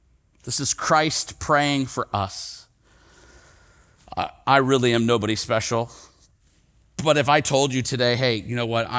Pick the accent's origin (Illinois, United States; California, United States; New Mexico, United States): Illinois, United States; Rockford; I grew up in Rockford, Illinois. It's outside of Chicago.